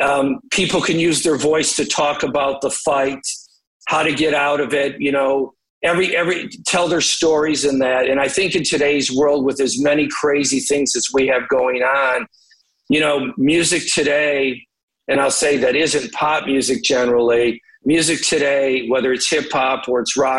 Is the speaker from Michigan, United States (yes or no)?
yes; Detroit, Michigan, United States; growing up in Detroit, as you well understand